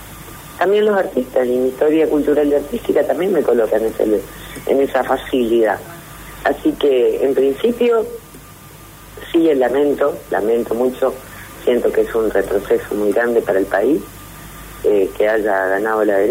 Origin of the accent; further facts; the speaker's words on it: Argentina; somos los argentinos